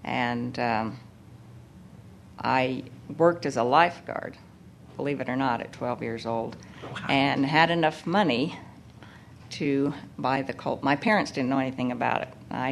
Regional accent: Blackfoot, Idaho, United States; I was raised in Blackfoot, Idaho, and Blackfoot had an auction, a cattle and horse auction

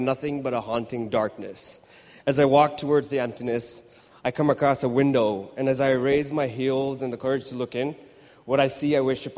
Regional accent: Dubai, United Arab Emirates; You see, I grew up in Dubai in the 80s and the 90s.

